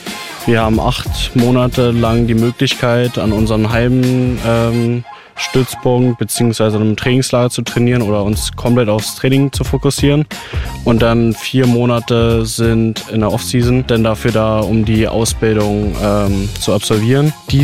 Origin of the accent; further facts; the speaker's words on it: Eberswalde, Brandenburg, Germany; now in Potsdam, Germany; Also ursprünglich bin ich aus Eberswalde und bin dann zur 7. Klasse auf die Sportschule Potsdam gewechselt und seitdem an in Potsdam geblieben.